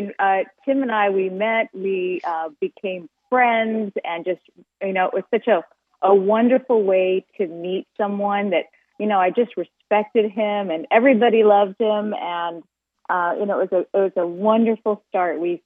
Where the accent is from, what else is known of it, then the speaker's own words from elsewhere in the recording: Hawaii, United States; Well, I grew up here in Hawaii with a wonderful family that just really loved the Lord